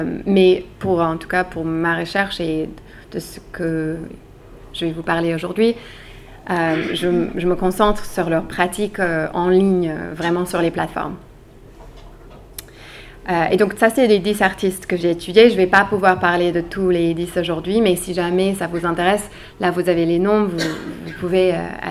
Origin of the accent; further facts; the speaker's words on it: United States; Donc, je suis américaine, je vivais à l'époque à New York